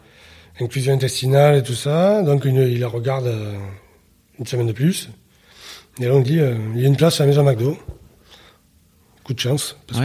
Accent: Bordeaux, Nouvelle-Aquitaine, France; On est bordelais, du coup, la maison, mais on n'y va plus.

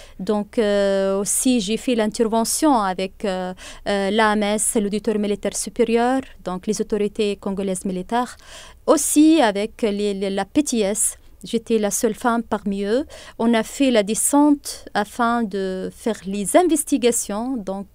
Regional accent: Tunisia; je suis tunisienne

